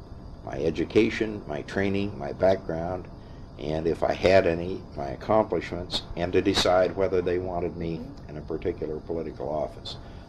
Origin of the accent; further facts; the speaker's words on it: Alliance, Ohio, United States; of the college being part of Alliance, and always seemed to live just on the edge of the campus. I grew up on State Street